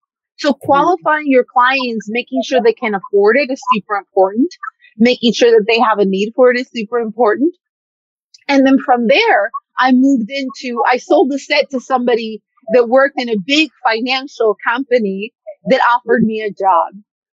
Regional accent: Mexico; first language Spanish; English is a second language; now in United States; We moved from Mexico. Spanish is my first language. English is my second language. So we moved from one country to the United States

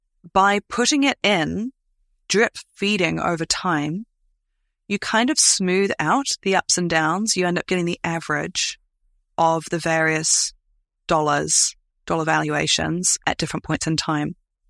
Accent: New Zealand; I as a New Zealander

